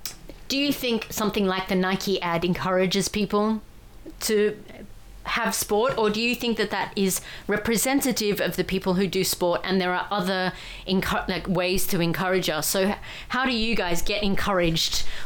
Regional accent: Newham, London, United Kingdom; I'm from Newham, but we're like 60% of us do not move.

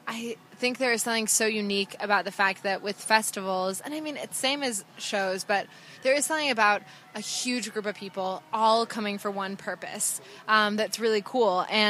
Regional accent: Japan; I grew up in Japan

